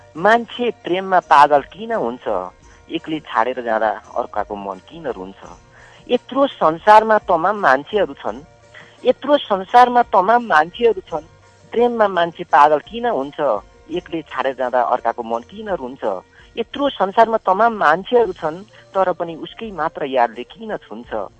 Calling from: Tamafok, Koshi Province, Nepal; म दुर्गम पहाडी जिल्ला शङ्खा सभाबाट

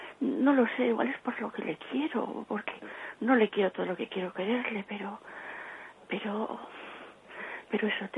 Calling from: Bilbao, Basque Country, Spain; de Bilbao.

